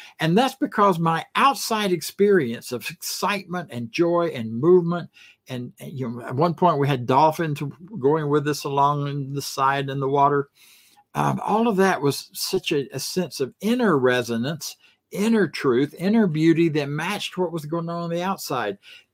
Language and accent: English; Florida, United States; I grew up in Florida around a lot of water, mostly swamp, but there was some beach nearby